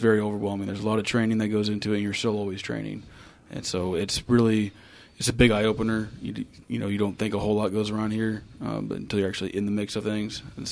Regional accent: Emporia, Kansas, United States; So I was born and raised here in Emporia, lived here my whole life, loved it here, still do.

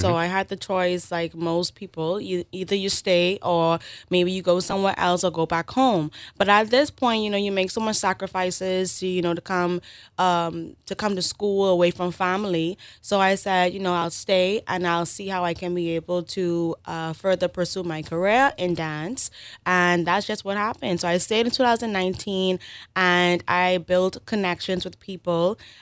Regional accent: Nassau, New Providence, Bahamas; now in Canada; Well, I'm from Nassau, Bahamas, where the sun probably is shining right now.

